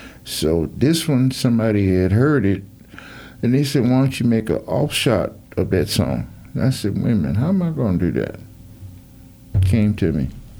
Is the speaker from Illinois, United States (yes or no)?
yes; Chicago, Illinois, United States; moved away as an adult; now in St. Petersburg, United States; Well, I'm originally from Chicago, and me and Mr. T went to high school and college together. And I've been here since December 81. Got tired of freezing up there.